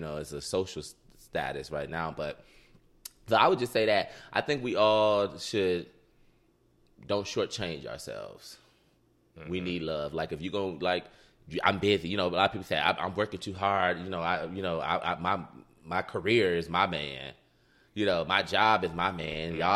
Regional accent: Detroit, Michigan, United States; Like, growing up in Detroit, I can't think of any real sexy relationship that was like a, you know, that I would look up to.

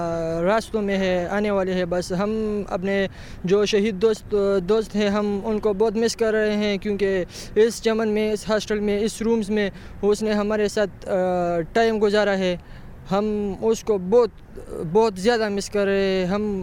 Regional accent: Mardan, Khyber Pakhtunkhwa, Pakistan; میں مردان کا رہنے والا ہوں.

